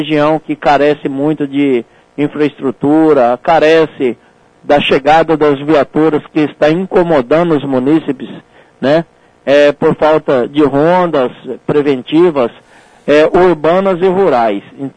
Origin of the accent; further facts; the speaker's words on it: Tangará da Serra, Mato Grosso, Brazil; born there; cidade de Tangará da Serra, cidade meu berço, né, onde eu nasci